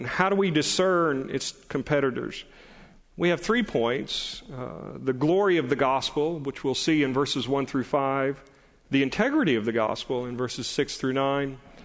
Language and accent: English; Shreveport, Louisiana, United States; Shreveport, Louisiana, which is my hometown.